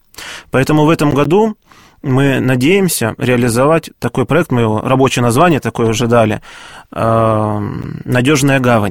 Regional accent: Siberia, Russia; когда я приехал из Сибири поступать в духовную школу

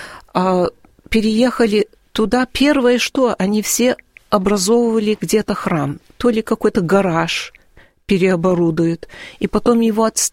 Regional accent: New York, United States; мы росли в Куинс, в Нью-Йорке, это часть Нью-Йорка

